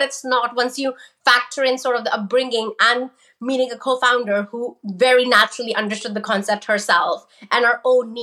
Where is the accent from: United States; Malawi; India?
India; I was born and brought up in India.